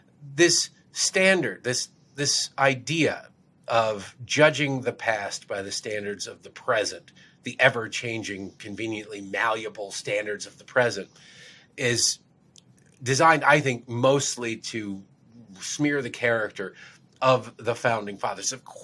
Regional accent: Detroit, Michigan, United States; I'm from Detroit, to watch the Detroit Lions lose to whoever they happen to be playing on that day.

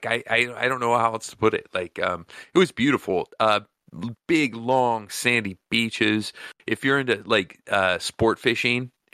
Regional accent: Nevada, United States; I don't know. I'm not an ocean guy. I grew up in Nevada.

